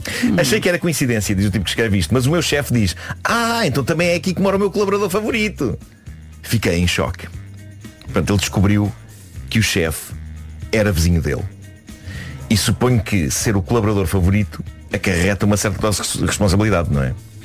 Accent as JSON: {"language": "Portuguese", "region": "Lisbon", "country": "Portugal", "tie": "born or raised there", "said": "foi no prédio em que eu cresci em Benfica."}